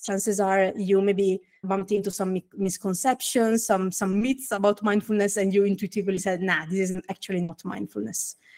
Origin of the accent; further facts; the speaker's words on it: London, United Kingdom; My pronouns are she, her. I am hailing from London.